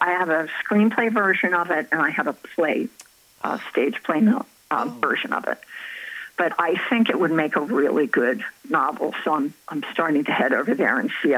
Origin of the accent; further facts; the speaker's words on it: Collingswood, New Jersey, United States; And it all takes place in my hometown of Collingswood, New Jersey.